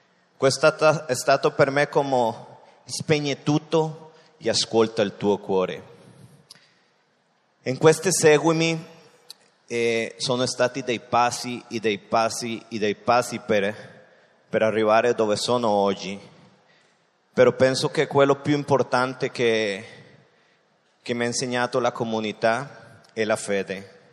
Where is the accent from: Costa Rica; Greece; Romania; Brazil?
Costa Rica; Italian is a second language; sono dalla Costa Rica. Avevo tanti anni che non passavo qua a Saluzzo